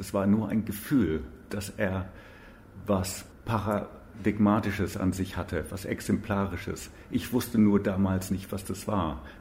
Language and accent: German; England, United Kingdom; Ich komme aus England, bin kirchenfern, atheistisch.